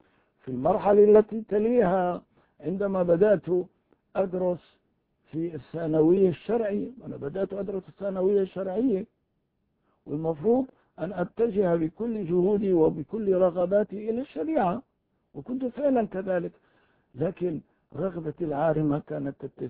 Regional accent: Damascus, Damascus Governorate, Syria; first language Kurdish; Arabic is a second language; ولدت من أبوين أعجميين، أنا كردي الأصل، وقد رحل والدي إلى هذه الشام المباركة، إلى دمشق هذه، وأنا لا أعلم إلا اللغة الكردية، ووالداي أيضا لا يتقنان إلا اللغة الكردية،

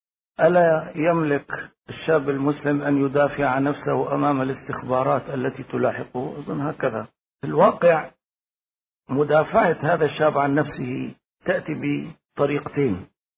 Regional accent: Syria; الآن عندنا في سوريا هؤلاء يذهبون إلى القرى

